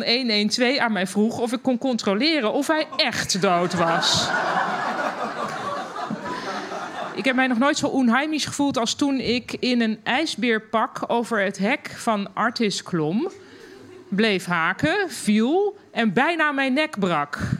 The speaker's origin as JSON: {"language": "Dutch", "country": "Germany", "second_language": "Dutch", "lives_now": "Netherlands"}